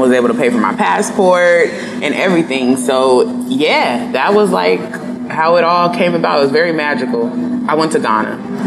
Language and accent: English; San Diego, California, United States; born or raised there